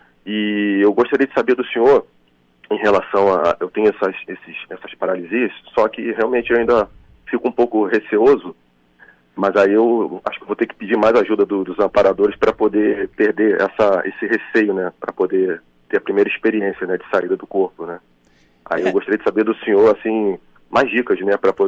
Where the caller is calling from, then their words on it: Rio de Janeiro, Brazil; Eu sou do Rio de Janeiro, sou carioca como o senhor, professor.